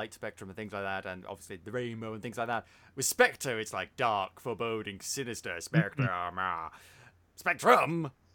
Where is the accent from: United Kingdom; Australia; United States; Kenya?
United Kingdom; England; Because we're English and we can do whatever the fuck we want with our own language.